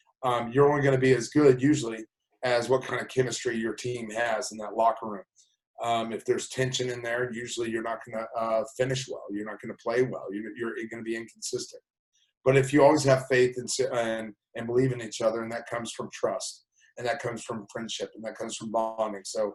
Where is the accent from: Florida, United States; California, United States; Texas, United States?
Texas, United States; I grew up in Texas when I was young, so it'd have to be Roger.